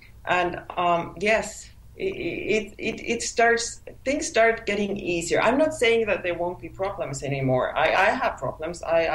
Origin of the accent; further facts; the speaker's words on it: Finland; first language Finnish; English is a second language; I think it will be in Finnish, my mother tongue, next.